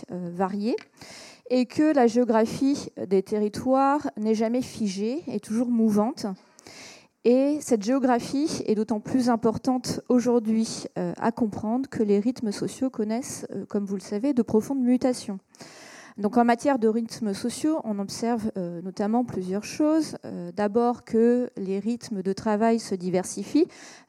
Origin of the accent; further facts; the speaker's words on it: Reims, Grand Est, France; Moi, je viens de Reims, qui est une ville moyenne